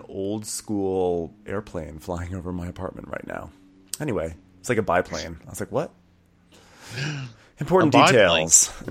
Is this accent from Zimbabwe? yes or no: yes; Zimbabwe; I can't. I'm from Zim. In Zimbabwe, they always want you keeping your pants, and I have to rebel against everything in Zimbabwe